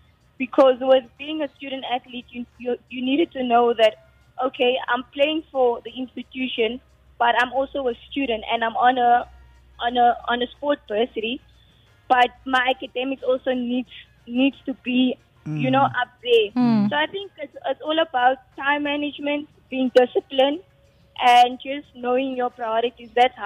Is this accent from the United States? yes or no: no; Cape Town, Western Cape, South Africa; So I'm from Cape Town originally. Mm-hmm. That's home for me.